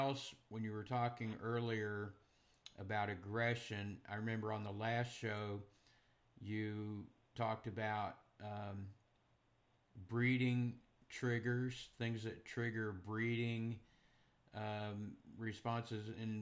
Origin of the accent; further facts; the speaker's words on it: Kentucky, United States; born there; I was born in Kentucky, and my father owns the largest sorebred horse insurance company on the planet